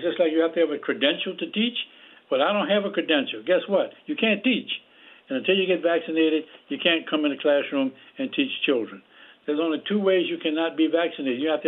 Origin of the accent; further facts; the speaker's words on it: New Orleans, Louisiana, United States; I was raised in the South in the days of segregation, and the black community in the South, in New Orleans, Louisiana, did not have access to medical services from regular hospitals